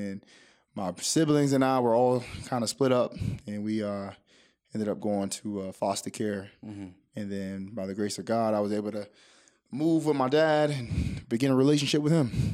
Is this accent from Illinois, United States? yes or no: no; Miami, Florida, United States; growing up in Miami, things weren't always, a picnic, mm-hmm. for lack of a better word, right. I should say. But we lived in, you know, an impoverished area